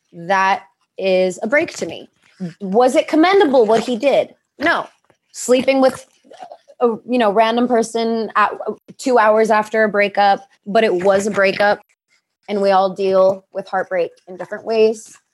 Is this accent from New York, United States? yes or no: yes; New York, United States; I grew up in New York too. So my friends and I, especially the ones that I grew up with in New York, the ones that I've known since I was 13, 14, we're loud when we get together.